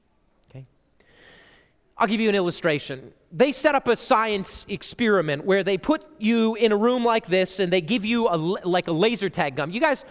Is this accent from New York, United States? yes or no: no; South Dakota, United States; I was 16 years old. I was driving in my car. I grew up in South Dakota.